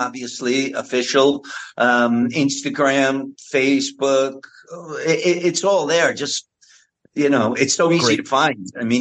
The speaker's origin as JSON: {"language": "English", "region": "New Jersey", "country": "United States", "said": "Remember, I'm an Italian from New Jersey."}